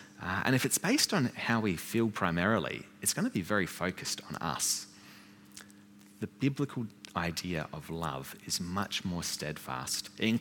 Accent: Australia; I think as Aussie Christians, we don't really use the language of brothers and sisters very much.

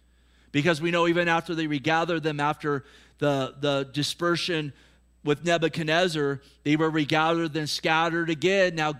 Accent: California, United States; born there; I love California. I was born in California. I pray for California. I don't plan on leaving California until the Lord raptures me or if he tells me, hey, go somewhere else.

